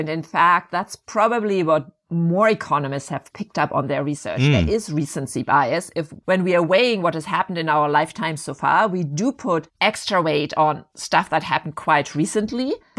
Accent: Germany; Or you can think about my home country, Germany

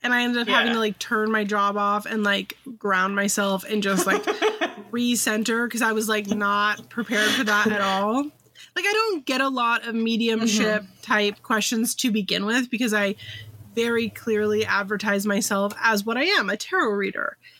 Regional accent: California, United States; I'm from California. We do not have ruckus rooms.

